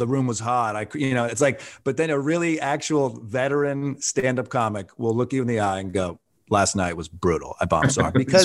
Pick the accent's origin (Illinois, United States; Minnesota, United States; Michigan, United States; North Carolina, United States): Michigan, United States; You know, growing up in Michigan, you get that Christmas gift and it's like, oh, sweet.